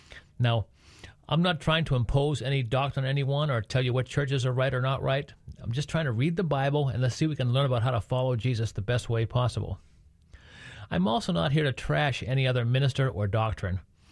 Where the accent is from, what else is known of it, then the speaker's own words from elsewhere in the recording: New England, United States; I grew up in the New England area